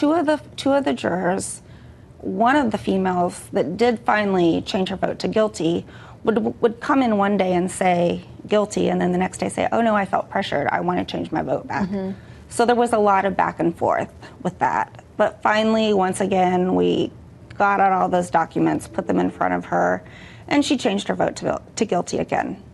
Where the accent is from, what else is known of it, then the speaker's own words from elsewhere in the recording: United States; I am an American. I'm a citizen.